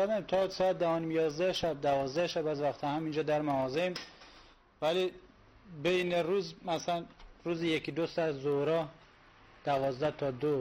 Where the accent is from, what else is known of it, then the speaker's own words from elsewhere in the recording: Esfarayen, North Khorasan, Iran; 25 ساله، اصلیتم خراسان شمالی، بجنود، روستای اسفراین.